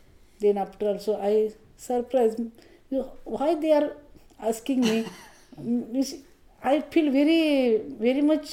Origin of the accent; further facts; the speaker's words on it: India; Very good thing. I'm very proud of, I came from India.